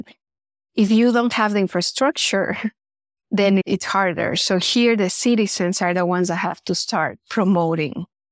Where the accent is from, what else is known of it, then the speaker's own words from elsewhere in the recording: Mexico City, Mexico; I am from Mexico City, so I can speak, you know, that in Mexico City, you have a lot.